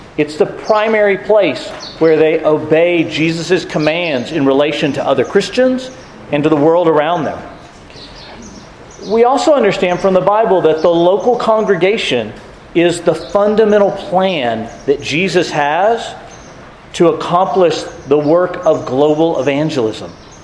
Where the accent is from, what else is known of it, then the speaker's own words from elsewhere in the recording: United States; as an American, I don't think, oh, that's talking about some other part of the world. If you've ever looked at a globe, where I live on the east coast of North America is just about as far as you can get from Jerusalem and Palestine